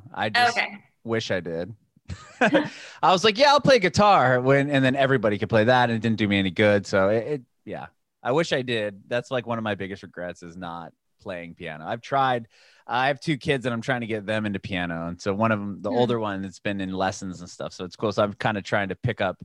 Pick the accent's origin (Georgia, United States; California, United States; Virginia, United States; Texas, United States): California, United States; San Diego; San Diego, California.